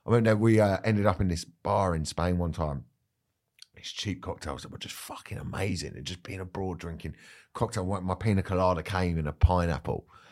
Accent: England, United Kingdom; And I think for 9 of us, English lads, we're not the rowdiest group of people. We're still English.

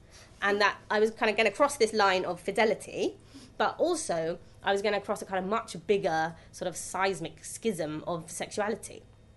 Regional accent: England, United Kingdom; And my "of course" kind of outed me as English.

